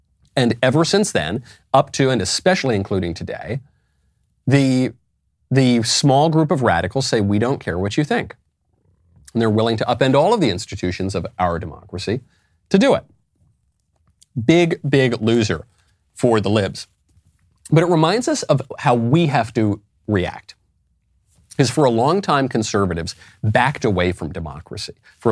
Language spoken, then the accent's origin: English; United States; I get a say because I'm an American citizen. We get a say in how our country is governed.